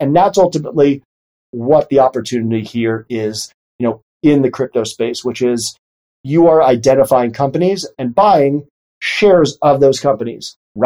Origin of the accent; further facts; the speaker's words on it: New York City, New York, United States; I grew up in the Bronx. I have family, friends, firemen, nurses, teachers.